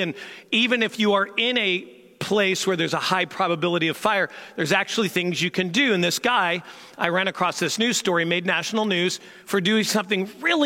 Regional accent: St. Louis, Missouri, United States; I grew up in St. Louis, or actually suburb of St. Louis. I've told you many times, and all of my side of the family is back there.

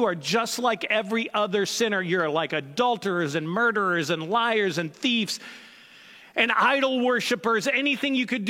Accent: Midwest, United States; I'm in my late 40s. I was raised in the Midwest.

